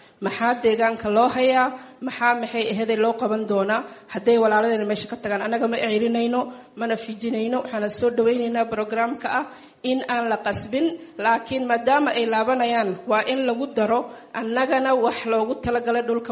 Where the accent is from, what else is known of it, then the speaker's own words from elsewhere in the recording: Dadaab, Garissa County, Kenya; aniga waxaan ka soo jeedaa degmada Dadaab